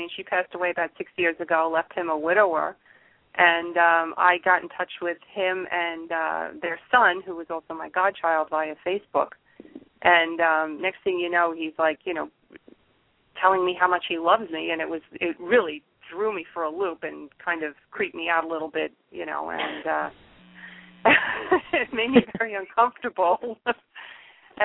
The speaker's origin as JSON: {"language": "English", "region": "New York", "country": "United States", "said": "I'm from New York."}